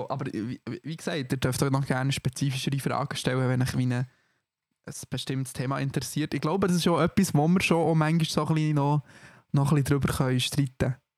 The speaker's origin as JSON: {"language": "German", "region": "Bern", "country": "Switzerland", "accent": "Bernese German", "said": "Ich war auch der Einzige aus Bern gewesen. Ich habe mich gefühlt wie der Bauer. Alles so coole Zürcher und dann ich so als Berner."}